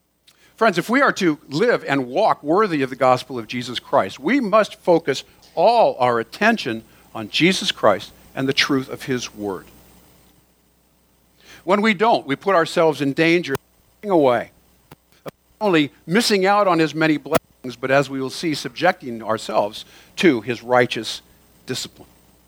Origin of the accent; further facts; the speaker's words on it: Sacramento, California, United States; Now, I grew up in South Sacramento, and I spent a lot of time on the Sacramento River as a kid.